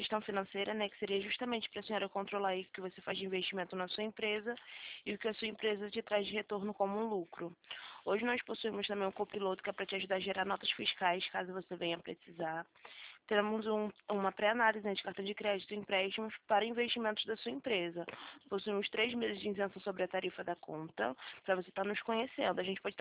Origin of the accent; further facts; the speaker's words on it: Rio de Janeiro, Brazil; sou do Rio de Janeiro.